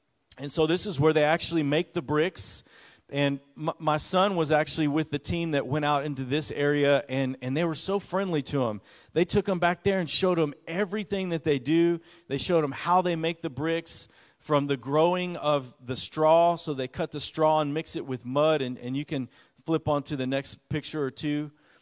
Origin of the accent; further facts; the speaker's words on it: Texas, United States; I'm a pastor. I'm from Texas.